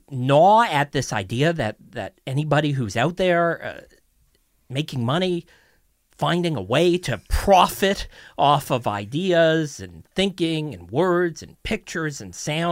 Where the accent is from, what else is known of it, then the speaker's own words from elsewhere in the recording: Toronto, Ontario, Canada; Well, being born and raised in Toronto, especially through the 80s, 90s, turn of the millennium